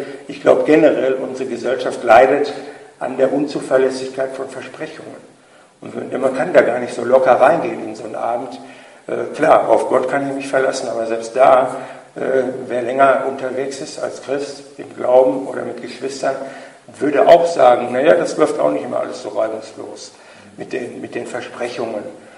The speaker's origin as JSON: {"language": "German", "region": "North Rhine-Westphalia", "country": "Germany", "tie": "born or raised there", "said": "wir sind sehr relativ arm aufgewachsen, mein Bruder und ich, wir sind in Trekkinghausen aufgewachsen, das kennt ja sicher jeder, am Fuß der Fersentalsperre."}